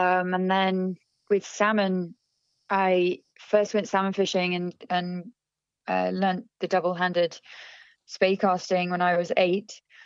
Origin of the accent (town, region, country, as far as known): South West England, United Kingdom; born or raised there; also born or lived in London / New Zealand